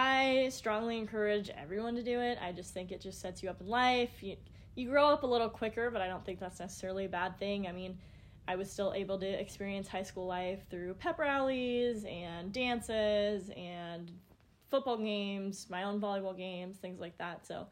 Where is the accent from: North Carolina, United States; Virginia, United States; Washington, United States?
Washington, United States; Federal Way; I had a program through my high school where I grew up in Federal Way that allowed us to take college courses when we were in high school.